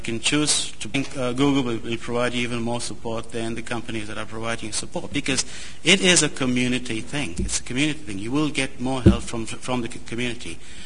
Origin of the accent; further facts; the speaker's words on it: Western Australia, Australia; and yes, I am from Western Australia.